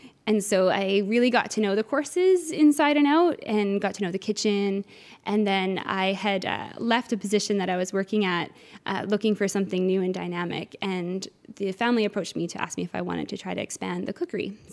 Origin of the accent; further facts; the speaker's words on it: Newfoundland and Labrador, Canada; I'm originally from Newfoundland.